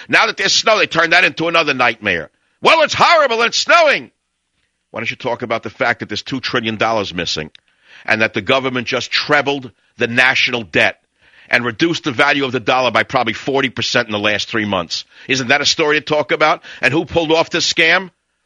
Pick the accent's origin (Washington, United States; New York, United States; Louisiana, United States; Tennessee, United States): New York, United States; Bronx; born there; I was born in the Bronx.